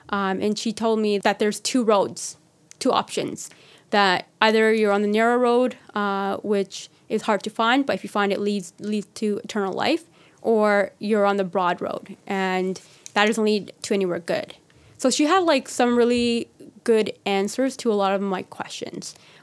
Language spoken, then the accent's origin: English; India; So because I'm Indian, you cannot not be a Sikh, basically.